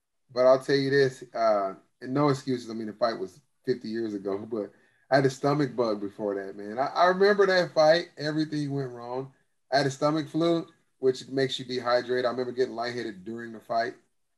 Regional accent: Tulsa, Oklahoma, United States; I remember all those fights other than the first one, all those were in Tulsa. So I was the hometown, and this is my first time really traveling as a fighter for real.

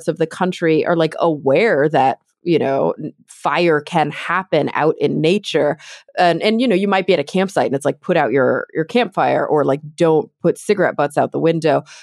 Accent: Texas, United States; growing up in Texas, I was exposed to a different kind of sort of existential a natural disaster threat, which was tornadoes.

